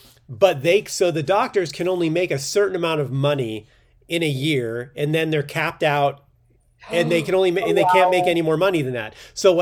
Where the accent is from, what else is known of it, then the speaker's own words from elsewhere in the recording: Quebec, Canada; I'm French Canadian.